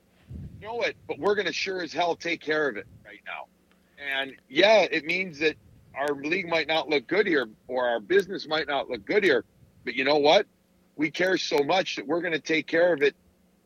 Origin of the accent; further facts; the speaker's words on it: Chicago, Illinois, United States; I'm, by the way, I'm from Chicago.